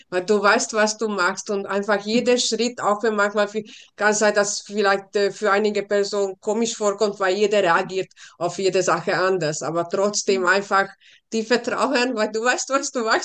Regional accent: Salzburg, Austria; ich komme aus Salzburg

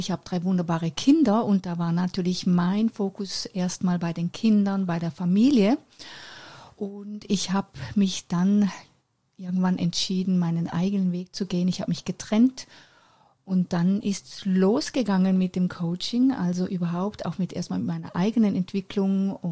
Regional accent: Männedorf, Zurich, Switzerland; born there; Und 5 Jahre später bin ich dann auf die Welt gekommen, in der Schweiz, in Männedorf.

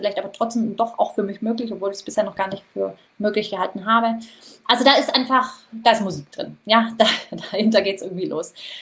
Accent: Baden-Württemberg, Germany; Ich komme aus dem Schwabenländle, habe ich auch schon erwähnt.

